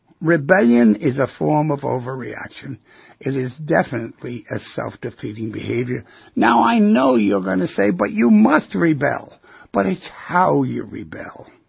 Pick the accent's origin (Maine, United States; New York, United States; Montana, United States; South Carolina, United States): New York, United States; New York City; I grew up near the East River.